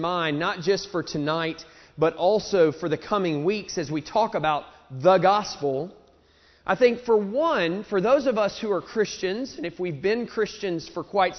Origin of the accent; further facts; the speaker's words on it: Southern United States, United States; accent: southern redneck; I still have my southern redneck accent, which is not quite as novel where I'm from.